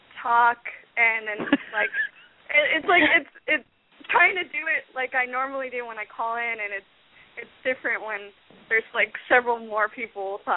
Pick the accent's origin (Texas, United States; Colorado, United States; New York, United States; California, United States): Texas, United States; Corpus Christi; also born or lived in San Antonio; Corpus Christi, actually, but I was born in San Antonio, so.